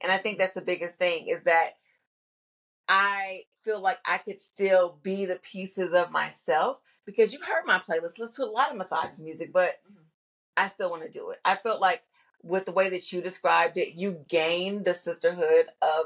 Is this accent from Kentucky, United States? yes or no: yes; Kentucky, United States; Like, growing up in Kentucky, the clubs I went to, that's what I saw.